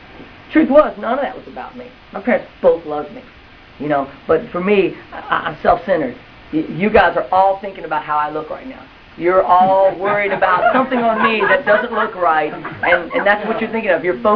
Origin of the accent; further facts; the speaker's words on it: Arkansas, United States; The story starts out, I grew up in Arkansas. My dad was a pro bull rider. My mom rode barrels, and I grew up on a farm.